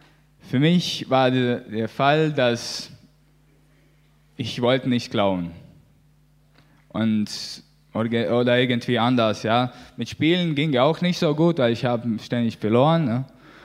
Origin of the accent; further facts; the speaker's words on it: Latvia; German is a second language; now in Germany; Ich komme ursprünglich aus Lettland.